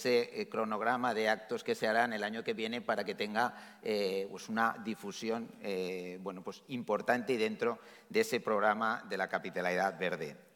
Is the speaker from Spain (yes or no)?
yes; Valencian Community, Spain; orgulloso como valenciano